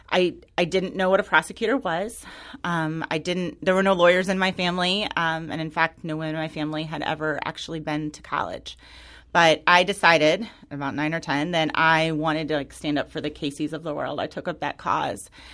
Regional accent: Florissant, Missouri, United States; So I grew up in North County. I'm from Florissant.

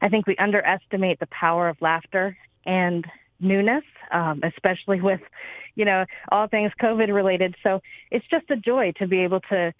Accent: Milford, Delaware, United States; also born or lived in Harrington; Yes, I live in Magnolia. My hometown's Milford. We did grow up in Harrington a little bit, but we graduated from Milford High School, my sister and I. So we're kind of central Delaware.

